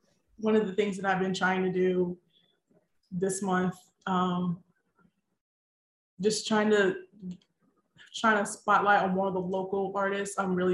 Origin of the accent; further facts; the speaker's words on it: Charlotte, North Carolina, United States; I'm from Charlotte.